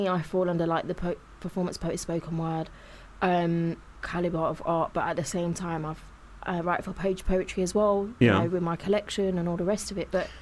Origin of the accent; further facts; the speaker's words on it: Leicester, East Midlands, United Kingdom; I grew up in Leicester